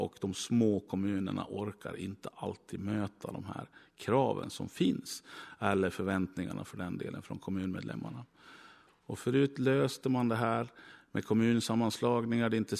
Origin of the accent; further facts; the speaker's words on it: Smedjebacken, Dalarna County, Sweden; Jag kommer från Smedjebackens kommun. Det var 13 000 invånare förut, nu är de 11 000.